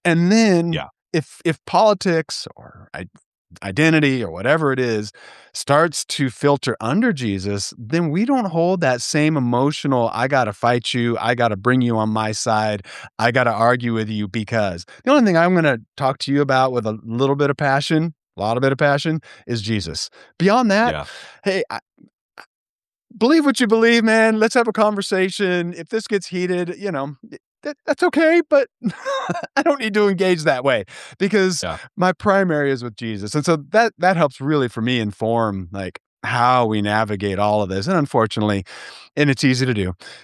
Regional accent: San Jose, California, United States; And I'm from San Jose, California.

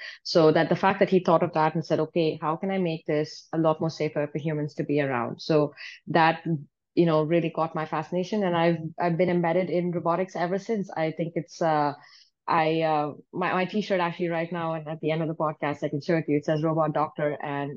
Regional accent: Saudi Arabia; I grew up in Saudi Arabia, and then my dad runs a car workshop back home.

